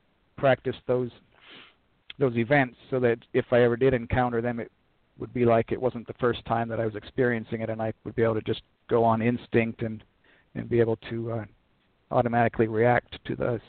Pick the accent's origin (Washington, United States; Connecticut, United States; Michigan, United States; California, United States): Washington, United States; Port Orchard; I grew up in Port Orchard, Washington, Washington State, and my family had a long military history.